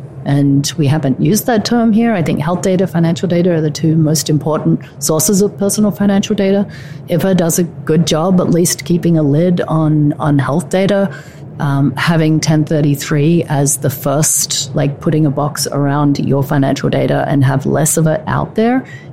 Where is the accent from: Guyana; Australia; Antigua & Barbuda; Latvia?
Australia; moved away; And as the Australian in the room who did pass, again, I have not been in Australia for a long time